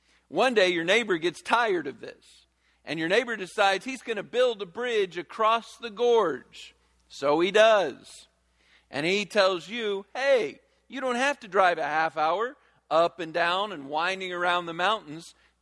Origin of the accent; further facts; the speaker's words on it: Virginia, United States; Now, I grew up in Virginia, and I grew up going to church.